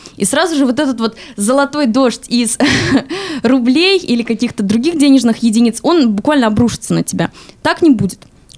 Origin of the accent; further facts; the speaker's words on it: Pskov, Pskov Oblast, Russia; потому что я сама родилась и выросла в Пскове.